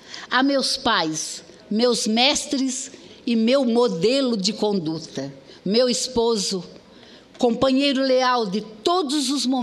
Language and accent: Portuguese; Imbituba, Santa Catarina, Brazil; À minha terra em Imbituba, ao meu estado Santa Catarina, a nossa bela Catarina, o único estado da federação com nome de mulher. A alegria de ter nascido brasileira